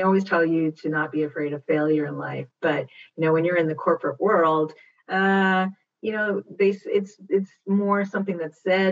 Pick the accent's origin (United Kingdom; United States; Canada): Canada; also born or lived in Guyana; A lot of my comedy focuses on my Indo-Caribbean heritage. I was born in Guyana, South America, and I was raised in Canada in the 70s